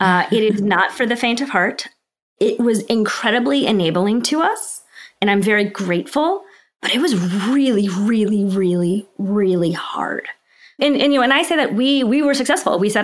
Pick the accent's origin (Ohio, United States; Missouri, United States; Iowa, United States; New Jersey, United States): Missouri, United States; There was one in Missouri, which I'm from Missouri. I had no intention of ever living in Missouri again.